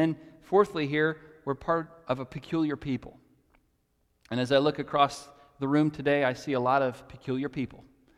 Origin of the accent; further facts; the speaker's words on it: United States; And just like as an American, I have some responsibilities in my nation